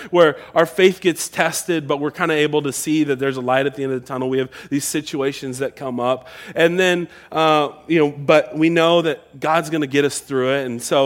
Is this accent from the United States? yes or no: yes; Pacific Northwest, United States; I grew up in the Northwest where it wasn't sunshiny all the time